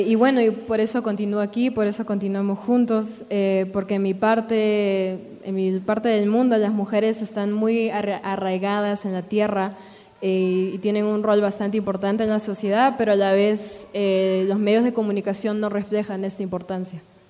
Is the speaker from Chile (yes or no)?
no; Tanzania; es donde nació la humanidad, específicamente en mi país, en Tanzania.